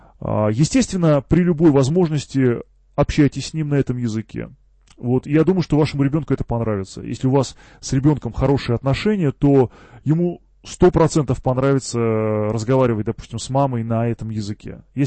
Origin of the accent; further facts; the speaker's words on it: Germany; Я вот сам вырос в Германии